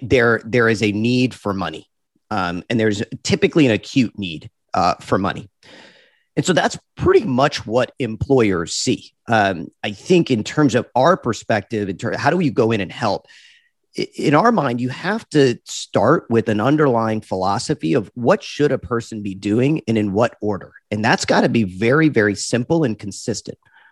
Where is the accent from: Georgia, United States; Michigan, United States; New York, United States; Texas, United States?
Georgia, United States; Main Street, which is the community I grew up in outside of Atlanta